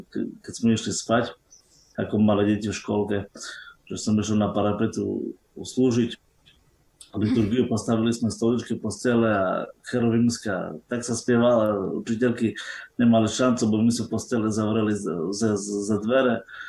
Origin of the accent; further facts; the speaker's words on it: Medzilaborce, Prešov Region, Slovakia; Svoje detstvo som prežil v Medzilaborciach, v detskom domove, ktorý ma mnohí ľudia poznajú.